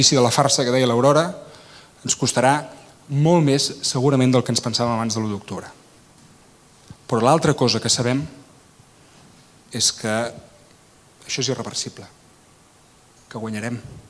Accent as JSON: {"language": "Catalan", "town": "Sarrià de Ter", "region": "Catalonia", "country": "Spain", "said": "No sé si ho he dit, que és Sarrià de Ter al meu poble, sí?"}